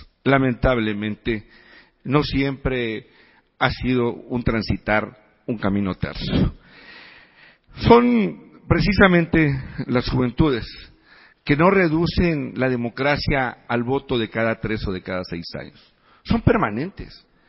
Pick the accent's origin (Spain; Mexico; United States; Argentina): Mexico; Tabasco; yo soy originario de Tabasco